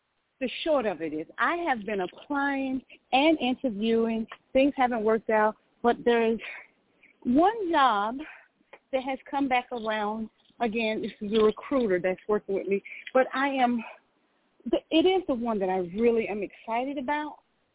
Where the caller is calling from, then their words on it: Georgia, United States; I'm calling from Georgia.